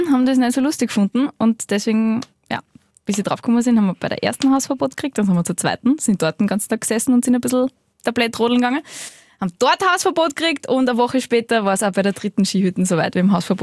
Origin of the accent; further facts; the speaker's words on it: Salzburg, Austria; Also, wie du weißt, komme ich aus den Bergen.